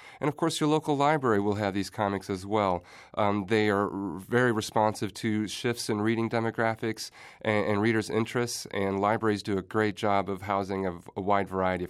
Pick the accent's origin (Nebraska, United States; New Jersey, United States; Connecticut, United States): Nebraska, United States; Nebraska City; My youth was shaped by growing up in Nebraska City, Nebraska.